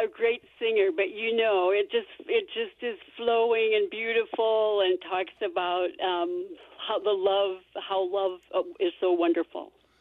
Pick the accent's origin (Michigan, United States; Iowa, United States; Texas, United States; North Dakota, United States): Iowa, United States; Algona; Hi. I'm really from Algona.